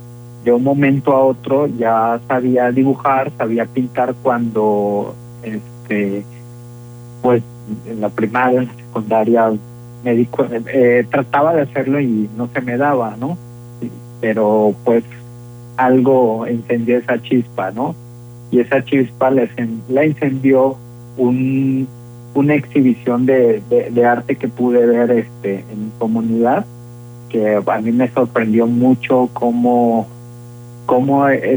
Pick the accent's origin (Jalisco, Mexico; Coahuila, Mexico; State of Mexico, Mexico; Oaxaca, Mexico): Oaxaca, Mexico; Santa María Shadani; born there; Sí, pues ya hace 37 años, en la comunidad de Santa María Shadani